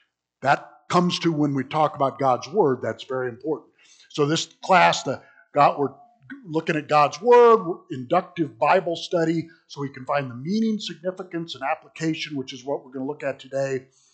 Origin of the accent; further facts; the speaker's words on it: United States; Well, also would have a lot of presuppositions where I'm an American, so I'm going to read ancient, you know, Genesis and ancient biblical literature or the Constitution, and I'm going to read it like a 2021 American.